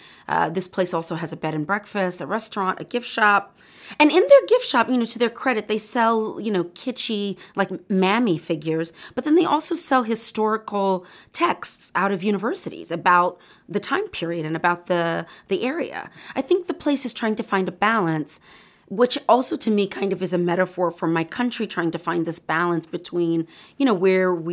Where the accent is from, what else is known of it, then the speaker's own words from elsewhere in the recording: the South, United States; I'd never been on a plantation before, even though I am born and raised in the American South.